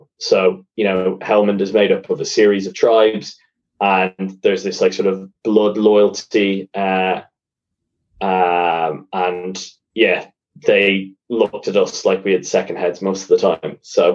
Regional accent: Ireland; And being Irish, and, you know, being someone who has a, you know, sort of translucent eel-like, you know, skin tone that we Irish

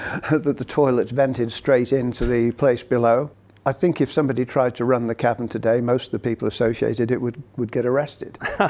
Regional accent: Liverpool, North West England, United Kingdom; Yeah, I grew up in Liverpool and spent an awful lot of time in pubs and playing football, and we supported Everton.

